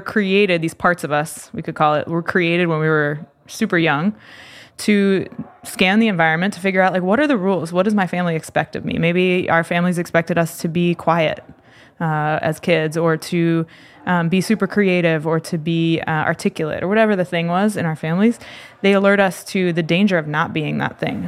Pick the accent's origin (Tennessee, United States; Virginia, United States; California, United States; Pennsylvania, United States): Pennsylvania, United States; Philadelphia; I'm an artist and facilitator, and I'm from Philadelphia, Pennsylvania, originally.